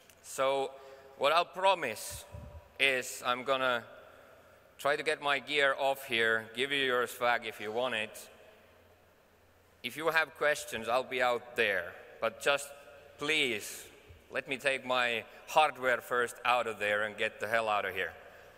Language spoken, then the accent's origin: English; Finland; I'm from Finland.